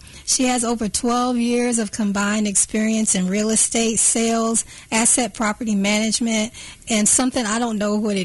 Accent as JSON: {"language": "English", "town": "Overland Park", "region": "Kansas", "country": "United States", "said": "I'm from Overland Park, Kansas, but I guess I've been spending so much time in Kansas City, Missouri, I kind of got indoctrinated in the KCMO stuff."}